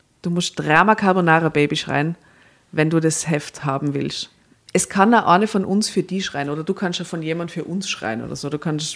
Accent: Seefeld, Tyrol, Austria; Hey, ich bin aus Seefeld und kenne das nicht.

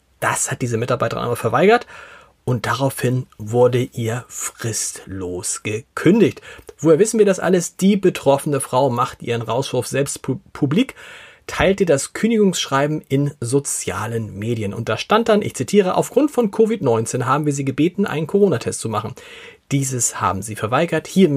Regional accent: Hamburg, Germany; Und was Homeoffice betrifft, da sind wir Hamburger fast bundesweit Spitze.

